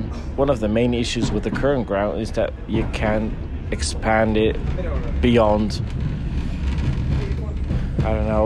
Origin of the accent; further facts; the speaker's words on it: North Holland, Netherlands; I'm from Netherlands, just north of Amsterdam, and I try to get over here for every home game where I can.